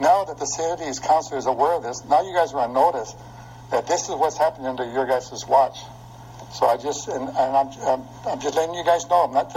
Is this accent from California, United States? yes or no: yes; Visalia, California, United States; I'm proud to say that I'm from Visalia.